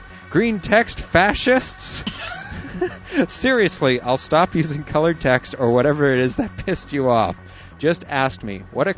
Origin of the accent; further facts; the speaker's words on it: Moncton, New Brunswick, Canada; I am from Moncton, that's from New Brunswick, in Canada, and a bunch of us here were always into the same ideas and philosophy.